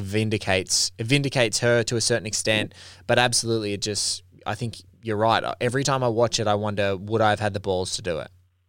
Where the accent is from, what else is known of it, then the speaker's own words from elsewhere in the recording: Australia; maybe it's more pronounced for me because I'm Australian and like I look at our country and we're, you know, 20, 25 million people